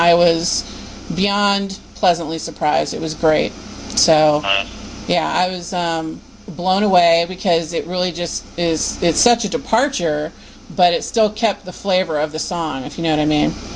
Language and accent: English; California, United States; Well, I'm from California, too.